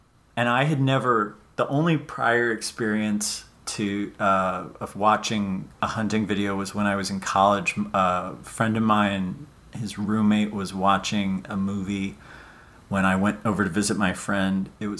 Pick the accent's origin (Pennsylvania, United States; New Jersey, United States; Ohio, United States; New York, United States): Pennsylvania, United States; also born or lived in Connecticut; Yeah, I mean, my parents are from the Midwest. I grew up in Pennsylvania and Connecticut, so I don't really have a lot of experience with Texas hunting ranches.